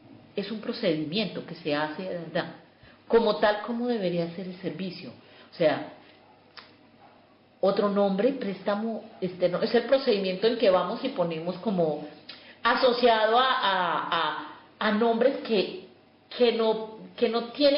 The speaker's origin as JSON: {"language": "Spanish", "region": "Tolima", "country": "Colombia", "said": "Bueno, la música colombiana que me ha acompañado toda la vida es de unos cantantes de la región que yo soy, del Tolima"}